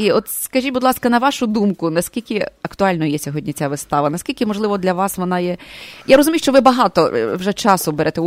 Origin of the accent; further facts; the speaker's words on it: Lviv, Lviv Oblast, Ukraine; бо я з Львова